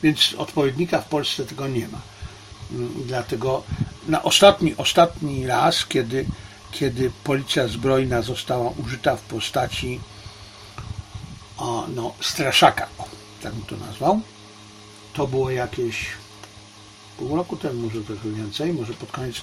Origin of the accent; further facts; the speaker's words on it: China; Ja jestem Chińczykiem, Hanem oczywiście